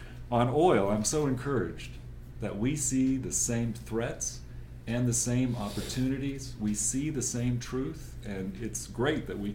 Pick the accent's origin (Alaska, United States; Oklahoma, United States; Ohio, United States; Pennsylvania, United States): Ohio, United States; And I grew up in Ohio, and I turned out to be a Harvard-trained philosopher.